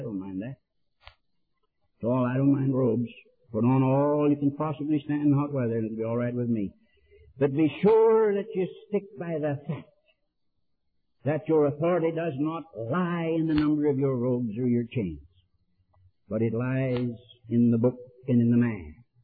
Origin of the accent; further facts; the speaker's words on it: United States; I'm not ashamed to stand up and say, I'm an American.